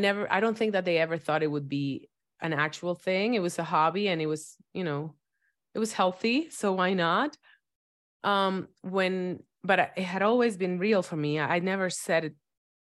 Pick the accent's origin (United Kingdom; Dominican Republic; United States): Dominican Republic; Well, I was raised in Dominican Republic.